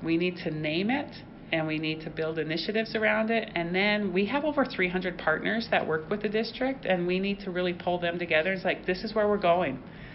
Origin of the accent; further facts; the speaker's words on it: Montana, United States; So, I mean, I often say my story takes me from Head Start to Harvard, from growing up on the Blackfeet Indian Reservation to now leading a high-performing urban district.